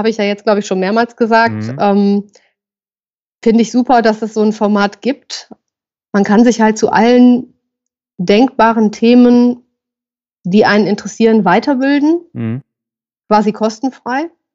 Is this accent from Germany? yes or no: yes; Düsseldorf, North Rhine-Westphalia, Germany; Ich komme auch aus Düsseldorf.